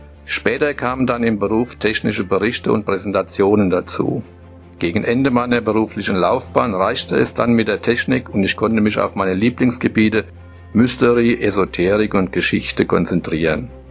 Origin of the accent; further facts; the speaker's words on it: Oberroden, Hesse, Germany; born there; ich bin im Ortskern von Oberroden geboren und nicht in einer Klinik. Genauer, ich erblickte das Licht der Welt dort, wo heute meine Hausbar steht.